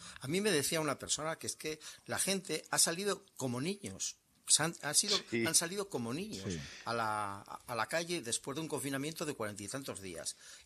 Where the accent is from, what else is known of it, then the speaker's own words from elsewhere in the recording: Spain; A mí lo que me asombra como español y como persona que sigue estas cosas